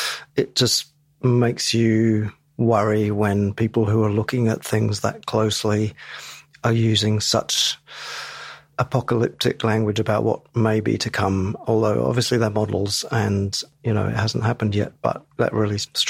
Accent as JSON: {"language": "English", "region": "England", "country": "United Kingdom", "tie": "born or raised there", "said": "I mean, I grew up in England, and I'm old enough to remember the summer of 1976"}